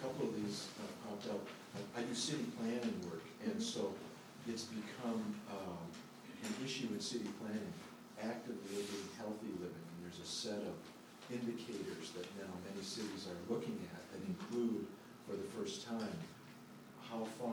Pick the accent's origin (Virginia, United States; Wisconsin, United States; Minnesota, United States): Minnesota, United States; Minneapolis; But I was born and raised in Minneapolis.